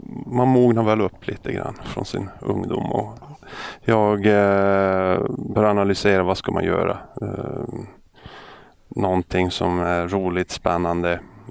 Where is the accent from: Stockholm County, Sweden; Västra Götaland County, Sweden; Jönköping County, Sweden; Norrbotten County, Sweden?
Norrbotten County, Sweden; Övertorneå; Jag är uppväxt i Norrbotten och en ort som heter Övertorne.